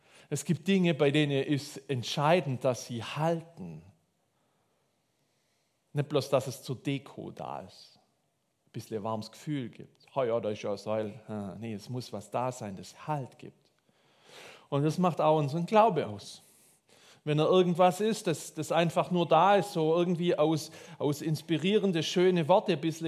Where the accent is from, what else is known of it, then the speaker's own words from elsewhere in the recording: Swabia, Germany; weil ich bin Schwabe